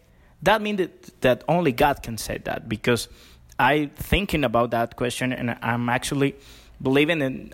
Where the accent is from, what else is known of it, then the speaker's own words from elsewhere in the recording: El Salvador; I'm from El Salvador.